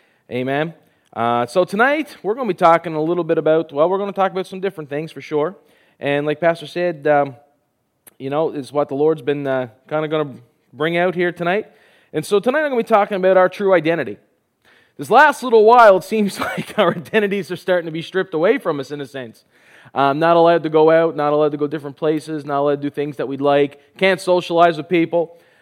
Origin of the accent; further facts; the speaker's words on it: Newfoundland and Labrador, Canada; now in Thunder Bay, Canada; I'm married to Kendra. I have three children, one on the way. Live here in Thunder Bay. I'm originally from Newfoundland.